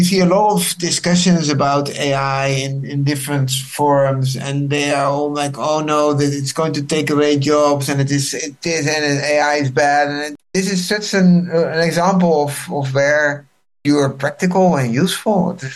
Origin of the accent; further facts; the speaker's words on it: Netherlands; moved away as an adult; now in India; I'm originally from the Netherlands. I studied there, did a technical study in Delft University, and then I moved around the world implementing IT systems in different places around the world.